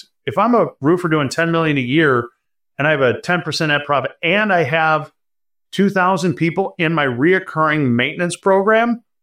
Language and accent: English; Detroit, Michigan, United States; I am from Metro Detroit, so, you know, going to a couple Lions games or Tigers games aren't too bad either.